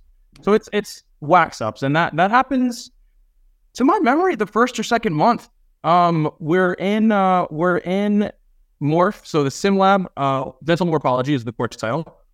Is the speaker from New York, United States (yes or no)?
yes; New York, United States; I graduated from Stony Brook undergrad and I'm from Westchester County.